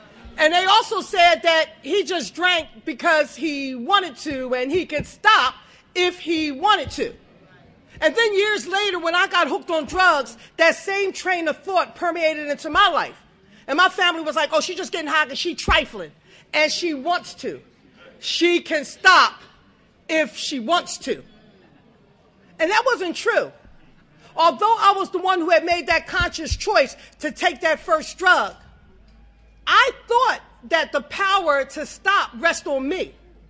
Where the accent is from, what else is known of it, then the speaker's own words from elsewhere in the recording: Philadelphia, Pennsylvania, United States; And just to qualify myself, I grew up in Philadelphia. I was the youngest of four.